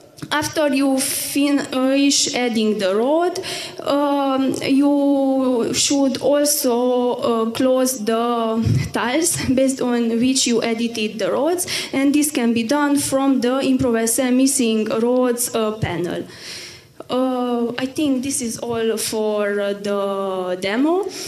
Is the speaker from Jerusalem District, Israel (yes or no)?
no; Tel Aviv, Tel Aviv District, Israel; English is a second language; I'm from Tel Aviv, Europe